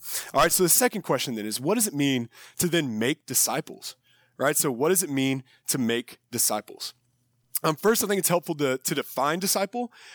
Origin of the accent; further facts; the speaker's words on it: San Antonio, Texas, United States; For me, so I grew up in San Antonio. I'm from here.